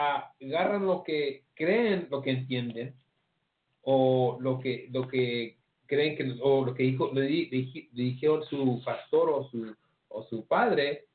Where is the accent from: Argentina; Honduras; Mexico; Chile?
Mexico; now in United States; Somos ciudadanos aquí en Estados Unidos, pero también somos que mexicanos, ¿verdad?